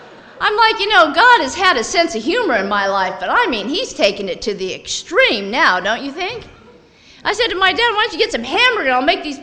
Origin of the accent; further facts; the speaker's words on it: San Francisco, California, United States; I grew up in San Francisco, you know, I mean, by now I'm 12, 13 years old